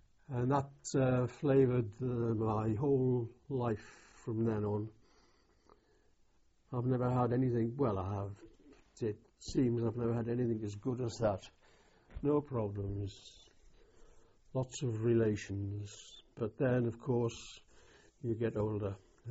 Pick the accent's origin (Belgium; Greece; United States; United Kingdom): United Kingdom; Liverpool, North West England; born there; I was born in Wavertree, Liverpool.